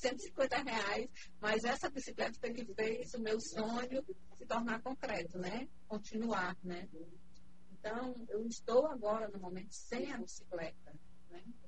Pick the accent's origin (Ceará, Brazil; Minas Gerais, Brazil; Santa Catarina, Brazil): Ceará, Brazil; Fortaleza; Eu quero chegar até a minha cidade natal, que é Fortaleza.